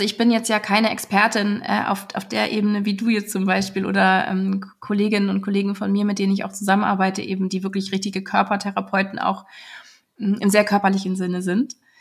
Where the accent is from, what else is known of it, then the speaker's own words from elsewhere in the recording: Germany; ich als deutsche Mitbürgerin